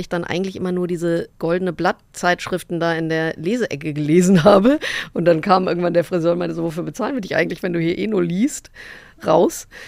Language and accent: German; Rhineland, Germany; ich bin ja sonst als Rheinländerin sehr optimistisch